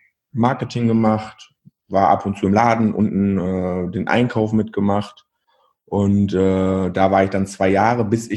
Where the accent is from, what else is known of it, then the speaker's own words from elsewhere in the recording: Kaunitz, North Rhine-Westphalia, Germany; now in Bielefeld, Germany; Eigentlich komme ich aus Verl und dann habe ich, weiß ich nicht, früh oder eigentlich aus Kaunitz. Das ist noch ein bisschen kleiner. Habe ich früh gemerkt, dass mir das alles so ein bisschen zu eng wird, dieses ländliche Leben.